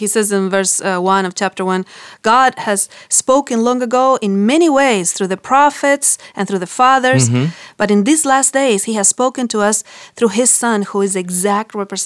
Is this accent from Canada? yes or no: no; Argentina; accent: Argentinian; English is a second language; Yes, in my Argentinian accent, I can't get the book out, so from now on, Mike is going to say.